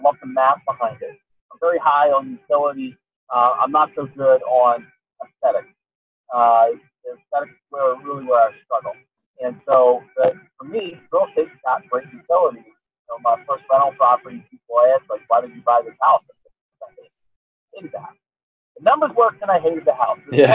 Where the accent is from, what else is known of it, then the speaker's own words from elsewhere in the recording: East Coast, United States; And I'm from the East Coast, so, you know, we do diners on the East Coast.